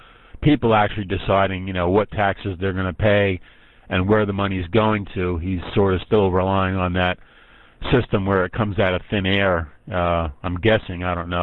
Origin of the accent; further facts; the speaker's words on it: New York, United States; being I'm originally from New York